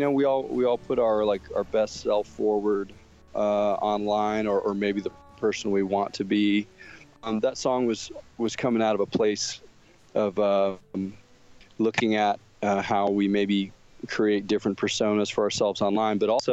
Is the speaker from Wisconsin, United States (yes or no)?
no; Houston, Texas, United States; I grew up outside of Houston. Well, I mean, I moved there when I was seven. I was a military kid, so I moved around a bunch as a kid.